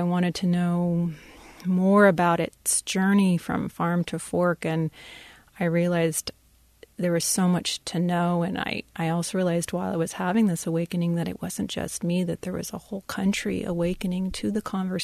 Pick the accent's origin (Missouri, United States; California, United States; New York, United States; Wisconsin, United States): California, United States; even though I grew up in the Bay Area